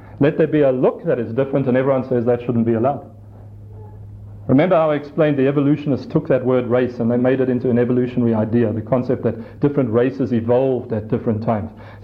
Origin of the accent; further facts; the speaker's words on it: England, United Kingdom; But I'm English, my wife is Afrikaans.